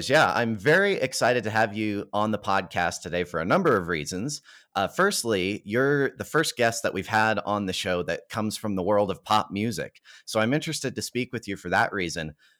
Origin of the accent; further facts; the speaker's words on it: Calgary, Alberta, Canada; who hails from my hometown of Calgary, Alberta.